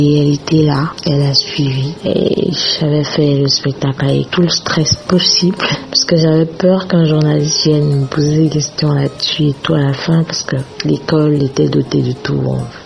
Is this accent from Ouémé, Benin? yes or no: yes; Porto-Novo, Ouémé, Benin; born there; ce pays qui m'a vu naître. Et moi, je suis née principalement à Porto Novo.